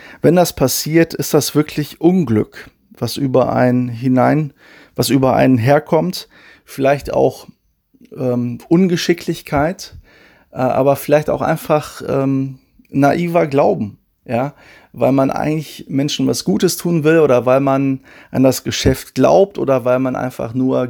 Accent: Wuppertal, North Rhine-Westphalia, Germany; also born or lived in Solingen; Ich bin in Solingen geboren, in Wuppertal groß geworden, in einer Missionarsfamilie.

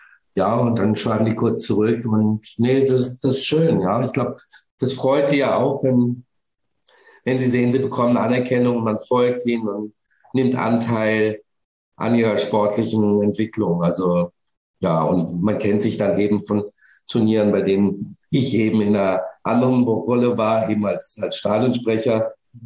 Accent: Baden-Baden, Baden-Württemberg, Germany; vor 26, 27 Jahren habe ich in Baden-Baden, in meiner Heimatstadt, ein ATP-Seniorenturnier mit organisiert

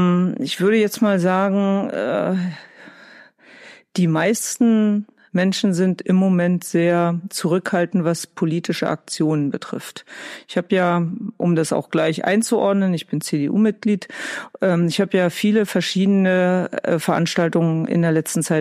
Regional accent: Brandenburg, Germany; Na, zunächst einmal sind wir Brandenburger.

